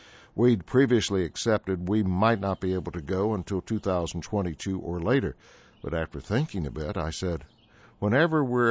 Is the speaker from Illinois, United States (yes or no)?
no; New Jersey, United States; One, an infectious disease specialist in my home state of New Jersey